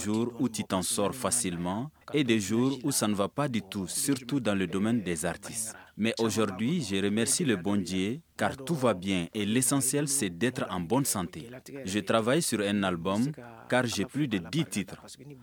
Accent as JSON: {"language": "French", "country": "Mali", "said": "Nous sommes tous les fils du Mali, que nous soyons peuls, dogons, sorai, bozo, Miyanka, nous sommes tous des Maliens."}